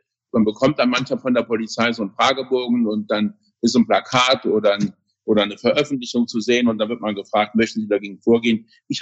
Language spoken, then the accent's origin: German; Saarland, Germany; ich werde in Zukunft meine Zeit zwischen meiner Heimat im Saarland, wo ich wohne, und Berlin teilen